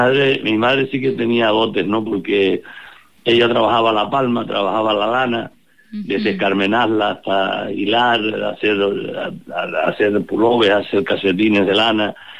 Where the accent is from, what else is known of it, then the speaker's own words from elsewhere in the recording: Canary Islands, Spain; born there; Sí, yo soy majorero, es todo el que nace en Fuerteventura.